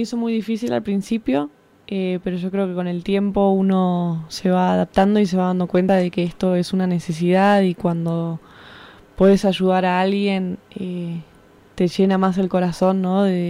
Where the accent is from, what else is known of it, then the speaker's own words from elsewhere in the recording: Buenos Aires, Argentina; soy de Argentina, Buenos Aires. Estoy acá hace 6 años más o menos